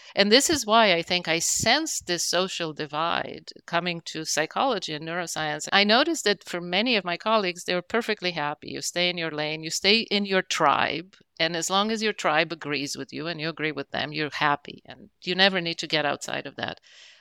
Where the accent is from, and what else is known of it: Israel; born or raised there